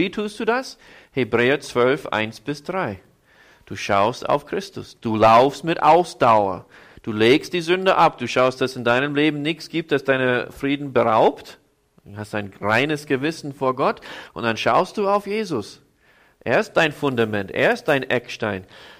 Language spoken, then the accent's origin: German; Iowa, United States; In meiner Jugend lebte ich in Iowa.